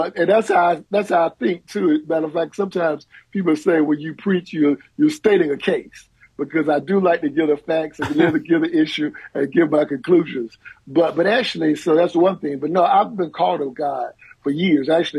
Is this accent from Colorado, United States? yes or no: no; Atlanta, Georgia, United States; So that's why I'm in Atlanta, Georgia. I'm originally from Atlanta, actually.